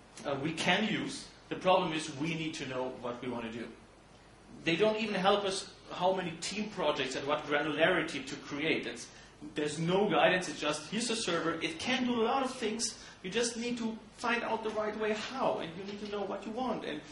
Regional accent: Germany; I'm from Germany, I live and work there

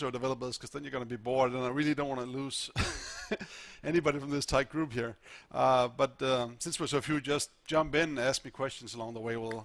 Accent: Denmark; English is a second language; I'm from Denmark, which is why I don't speak Dutch very well.

